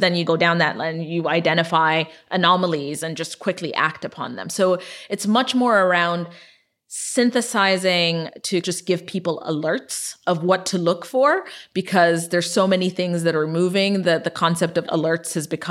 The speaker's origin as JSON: {"language": "English", "country": "Ethiopia", "tie": "born or raised there", "said": "I was born and raised in Ethiopia, but I was raised during the 1980s famine."}